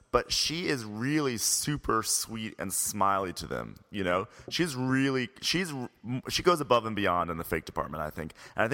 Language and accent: English; New York, United States; And I'm a New Yorker. I've got a lot of things to say.